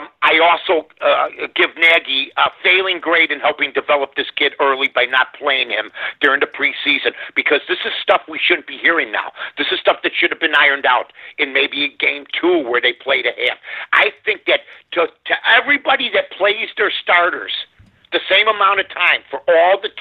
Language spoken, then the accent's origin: English; Chicago, Illinois, United States; Great time growing up in Chicago.